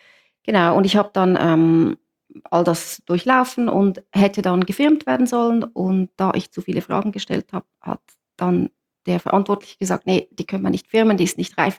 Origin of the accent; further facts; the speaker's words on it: Zurich, Switzerland; ich bin in der Nähe oder in Zürich aufgewachsen. Ich habe einen Bruder, der ist älter wie ich. Ich bin so mehr oder weniger katholisch aufgewachsen.